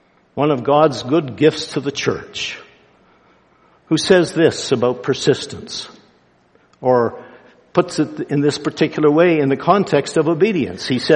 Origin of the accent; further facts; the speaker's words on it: Alberta, Canada; I grew up on a farm in northern Alberta. I was born in the Depression years. That means the 30s. Just want you to know I wasn't born in the 20s. It's the 30s. On a farm